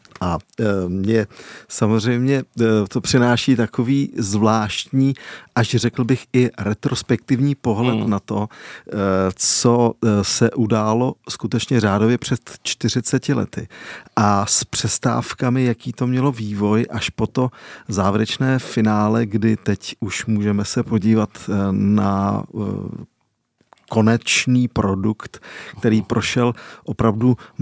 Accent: Beroun, Central Bohemian Region, Czechia; born there; jsem se právě díky různým vazbám s muzikantama v mém rodišti v Berouně setkal s pár texty

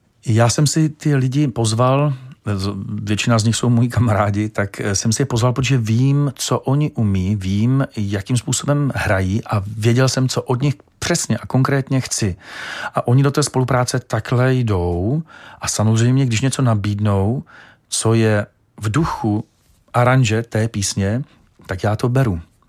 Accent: Moravian-Silesian Region, Czechia; jsem z Beskyd, jsem ze severu

